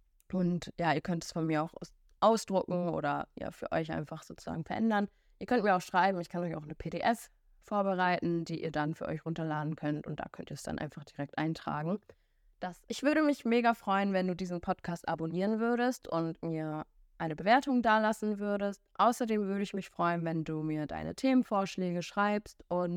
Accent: Hamburg, Germany; ich bin 26 Jahre jung, ich komme aus Hamburg

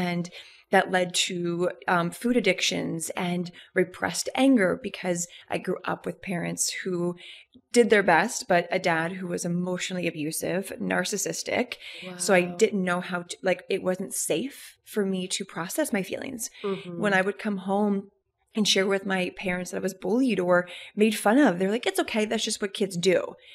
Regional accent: Gettysburg, Pennsylvania, United States; also born or lived in Colorado; And then as I got older, and started to probably around, you know, fifth grade, we moved from Colorado to Gettysburg, Pennsylvania, for my dad to go into seminary.

